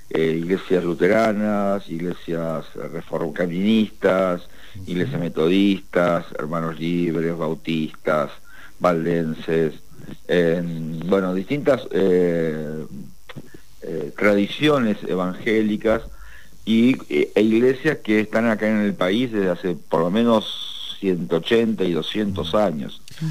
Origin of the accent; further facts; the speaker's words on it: Argentina; como ciudadano argentino